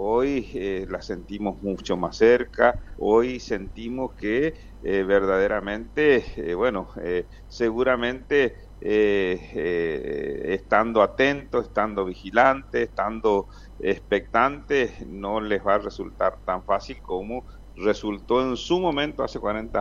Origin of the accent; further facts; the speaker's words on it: Argentina; eso no implica que nosotros como argentinos, como pueblos latinoamericanos, debamos dejar de luchar